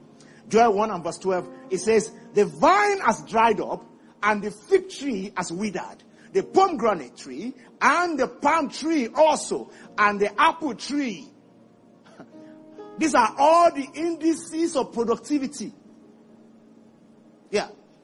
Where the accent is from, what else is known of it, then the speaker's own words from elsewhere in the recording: Ibadan, Oyo, Nigeria; In my growing up days, where I grew up in Ibadan, sometimes there's no water flowing through the tap.